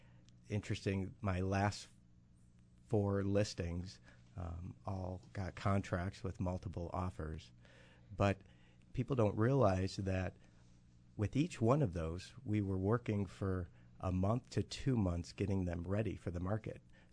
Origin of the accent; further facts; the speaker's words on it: New York, United States; now in North Towns, United States; I grew up in the South Towns, and I currently live in the North Towns. So anywhere from, East Aurora, Orchard Park, all the way to Niagara County.